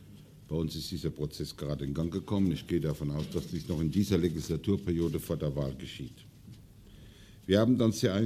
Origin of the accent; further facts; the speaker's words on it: Germany; für uns Als Deutsche ist es sogar für unsere spanischen Freunde unverzichtbar